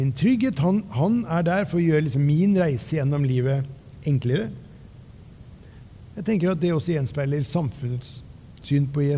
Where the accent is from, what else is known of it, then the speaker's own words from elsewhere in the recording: Ørje, Østfold, Norway; jeg kom hjem, satt meg på kne i stua hjemme i Ørje